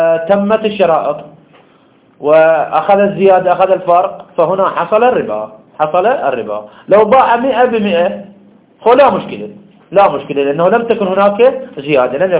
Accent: Iraq

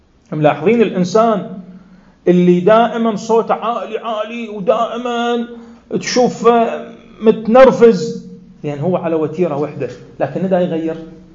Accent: Iraq; لأننا كعراقيين نعيش دائما بأفراح

